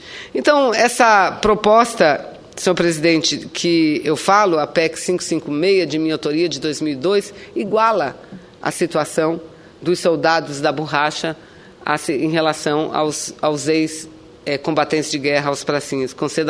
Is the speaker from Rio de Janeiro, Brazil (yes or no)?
no; Amazonas, Brazil; lá do meu estado do Amazonas